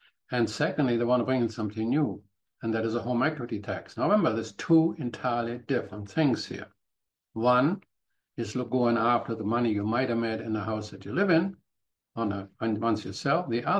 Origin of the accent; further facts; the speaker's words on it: Germany; moved away as an adult; now in Canada; Now, when I came from Germany, this is not what we did. People rented.